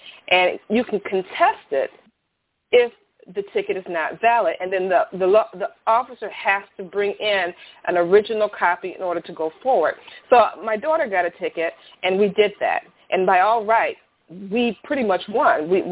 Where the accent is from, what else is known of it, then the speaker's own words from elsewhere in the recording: Michigan, United States; I'm from Michigan, and our court rules specifically spells out